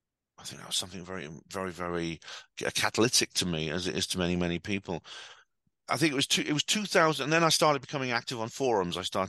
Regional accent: Aberystwyth, Wales, United Kingdom; Yeah, I come from West Wales. I was born in Aberystwyth, West Wales. My fa father was from a Bristol Welsh family. My mother was a Dutch woman who met my dad in Birmingham when they both lived in Birmingham.

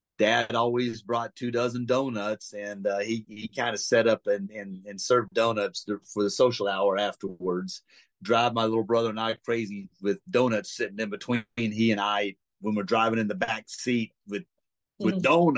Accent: Grand Prairie, Texas, United States; When we were growing up in Grand Prairie, Texas.

